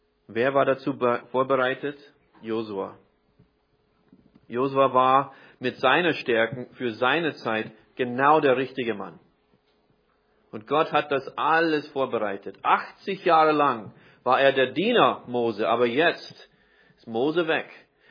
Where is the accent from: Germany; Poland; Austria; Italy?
Austria; Vienna; born there; So, ich bin in Wien zwar geboren, aber ich bin jetzt vom Staatsbürgerschaft kein Österreicher.